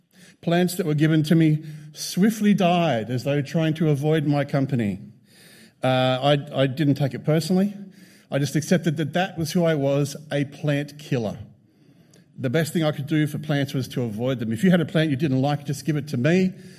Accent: Broken Hill, New South Wales, Australia; Up in the sort of top left is Silverton. And I kind of grew up a little past Silverton. And it's one of the most arid areas of Australia.

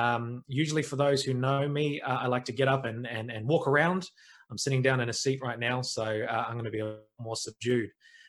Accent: New Zealand; for those who don't know me, I am a New Zealander. You might be able to pick up the accent as well

